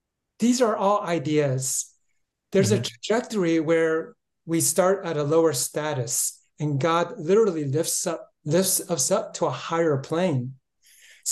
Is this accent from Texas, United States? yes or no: no; San Francisco, California, United States; Born and raised in San Francisco, studied engineering, and then went into ministry.